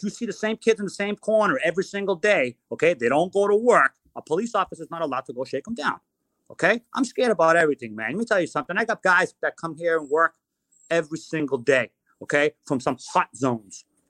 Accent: United States; I'm an American. I love this country. I came here when I was 3 years old.

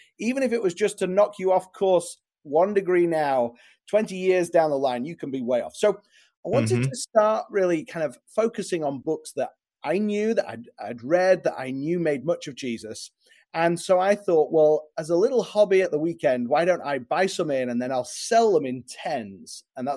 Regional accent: England, United Kingdom; now in Chicago, United States; I'm from England originally, but I live in Chicago now.

